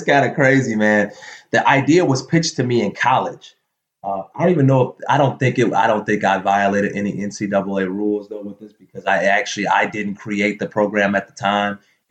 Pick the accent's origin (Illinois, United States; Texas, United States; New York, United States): Illinois, United States; Chicago; I pretty much knew all the kids because I grew up in Rogers Park, you know, so that Loyola University is right in Rogers Park.